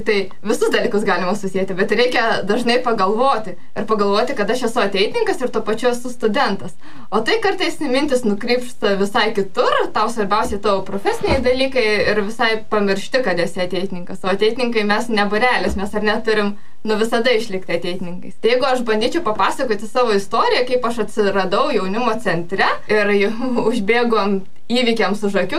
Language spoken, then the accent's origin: Lithuanian; Skuodas, Klaipėda County, Lithuania; accent: Samogitian; Iš tikrųjų, aš esu iš Skuodo, iš Žemaitijos, todėl gal girdite mano labai gražų žemaitišką akcentą.